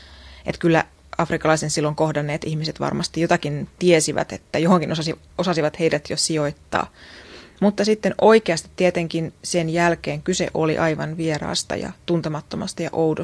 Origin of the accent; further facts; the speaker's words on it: Jyväskylä, Central Finland, Finland; heitä ja heidän lapsiaan sitten näin siellä kotikulmilla, kyllä, koska me asuttiin ihan ylioppilaskylän vieressä.